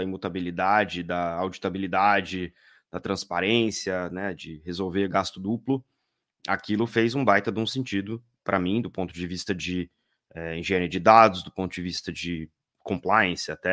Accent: Ribeirão Preto, São Paulo, Brazil; born there; Bom, eu sou brasileiro, nasci em Ribeirão Preto, estado de São Paulo.

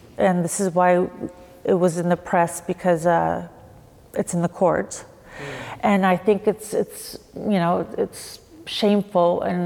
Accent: United States; Yes, I grew up in the States and, right. you know, coming into the royal family as an American was something, you know, completely new.

